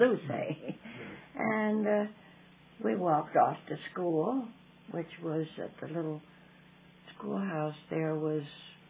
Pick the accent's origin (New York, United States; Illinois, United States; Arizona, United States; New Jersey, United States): New York, United States; LaGrange; No, I grew up in LaGrange Hill, up on off Todd Hill Road.